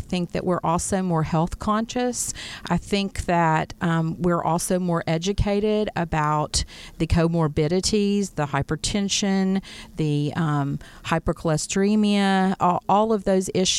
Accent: Louisiana, United States; also born or lived in Texas; I was born in Texas, raised in Louisiana

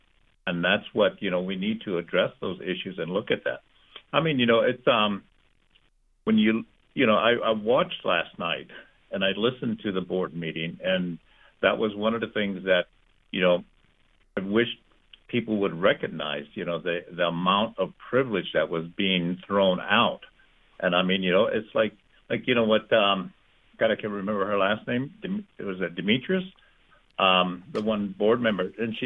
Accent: Standing Rock Reservation, South Dakota, United States; now in Ohio, United States; I grew up on the Standing Rock Reservation in South Dakota, and South Dakota is one of the most racist states in this country.

